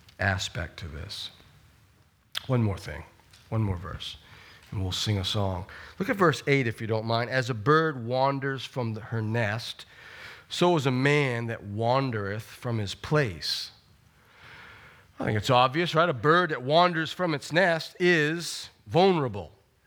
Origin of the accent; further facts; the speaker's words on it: Maine, United States; And, you know, growing up in Maine and working in the woods at times, working on a roof, you know what that's like.